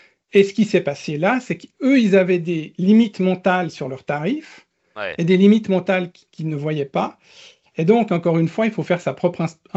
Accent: Switzerland; Enfin, c'est des francs en Suisse, mais c'est des euros, là, puisque je suis suisse.

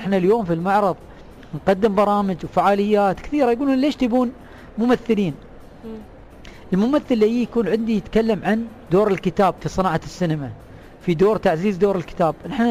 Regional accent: United Arab Emirates; هذا كله ندلدل على أن الثقافة متجذرة عندنا في الإمارات

